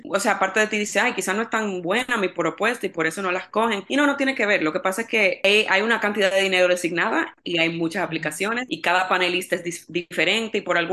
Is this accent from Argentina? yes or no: no; Dominican Republic; extraño tantas cosas todavía de República Dominicana, de donde yo soy originalmente.